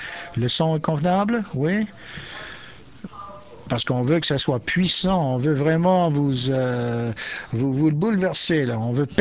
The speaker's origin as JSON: {"language": "French", "country": "South Africa", "second_language": "French", "said": "Je baradouille un petit peu là parce que je suis de l'Afrique du Sud et je veux que vous vous accaparez et accompagnez et adoptez à mon accent."}